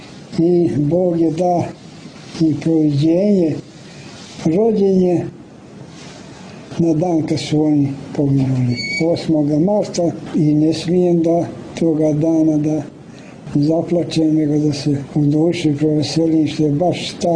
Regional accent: Montenegro; mi smo Crnogorci, e, jes. Crnogorci.

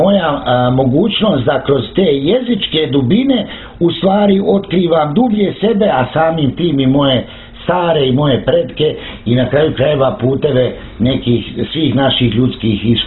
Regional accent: Sarajevo, Federation of Bosnia and Herzegovina, Bosnia & Herzegovina; born there; zaista ja sam rođen u Sarajevu

